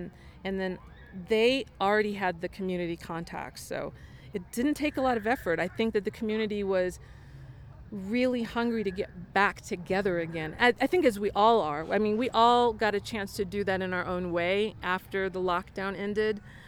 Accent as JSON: {"language": "English", "town": "Denver", "region": "Colorado", "country": "United States", "tie": "born or raised there", "said": "so that is a very international environment compared to what I grew up here in Denver."}